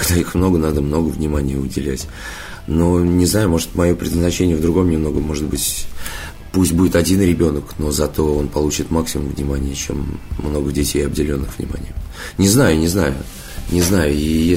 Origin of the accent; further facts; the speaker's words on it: Saint Petersburg, Russia; Ты знаешь, вот у нас тихий центр.